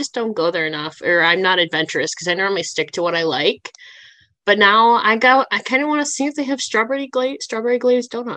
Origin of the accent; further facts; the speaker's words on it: Buffalo, New York, United States; So I'm from Buffalo, New York. So it's like really close to I'm like Niagara Falls area